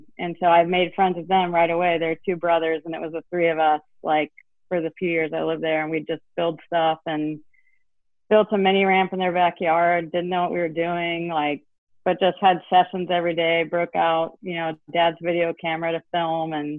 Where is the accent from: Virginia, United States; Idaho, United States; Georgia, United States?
Virginia, United States; Norfolk; born there; I was born in Norfolk, Virginia. My parents both grew up there and my dad was in the Navy. So once I was about 6 or 7, we started moving around quite a bit.